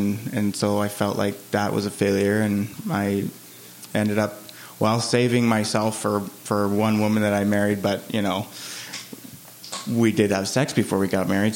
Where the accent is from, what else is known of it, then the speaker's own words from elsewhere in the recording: Canada; We actually went into the States because there wasn't very many Mormon churches nearby. So I'm from Canada, for those who don't know.